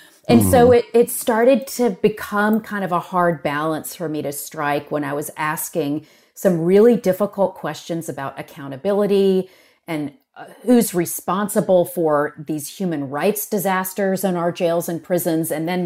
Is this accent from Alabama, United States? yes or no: yes; Birmingham, Alabama, United States; So that was the last stop, and Birmingham happens to be my hometown.